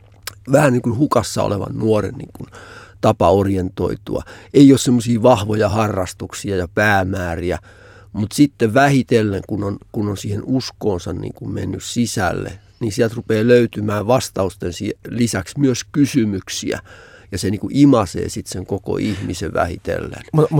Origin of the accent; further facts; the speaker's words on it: Vammala, Pirkanmaa, Finland; also born or lived in Karhula / Kuorevesi; Mä en oikeastaan mistään kotoisin. Mä oon syntynyt Karhulassa ja perhe asui sitten Kuorenvedellä pari vuotta. Sitten mä oon viettänyt varhaislapsuuteni ja varhaisnuoruuteni Vammalassa.